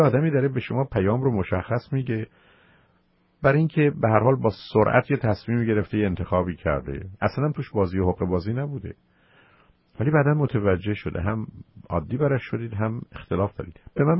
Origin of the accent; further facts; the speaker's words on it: Iran; ببینید من امریکا رو دوست دارم، بعد ببینید من ایرانی هستم